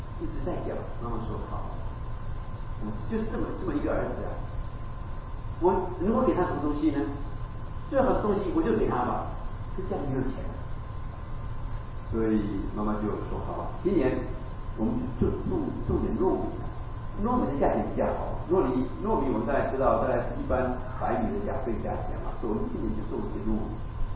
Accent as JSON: {"language": "Chinese", "country": "Taiwan", "tie": "born or raised there", "said": "第一次我回到我的家乡，在我们台湾的乡下"}